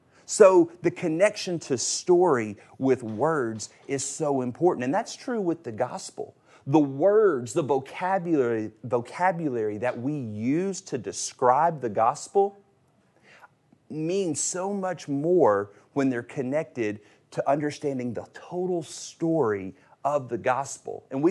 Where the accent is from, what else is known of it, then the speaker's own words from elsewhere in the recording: Tennessee, United States; Told you I was from Tennessee.